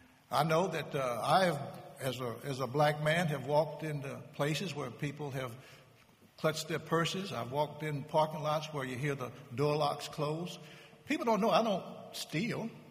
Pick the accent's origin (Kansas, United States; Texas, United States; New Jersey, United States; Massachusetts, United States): Kansas, United States; now in California, United States; And I know one year, I come from Kansas, by the way, and one year we were at a church in Wichita